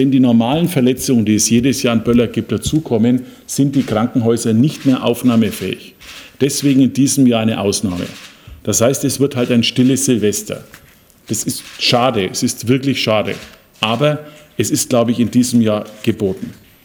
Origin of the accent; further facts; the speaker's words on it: Bavaria, Germany; die sogenannte Startezeit bei uns in Bayern, wie man sagt, zwischen Weihnachten und Neujahr